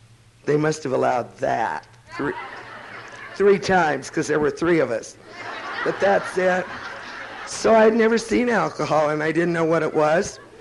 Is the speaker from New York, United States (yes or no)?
no; Tujunga, California, United States; I hated growing up in Tahunga, which is a suburb of Los Angeles.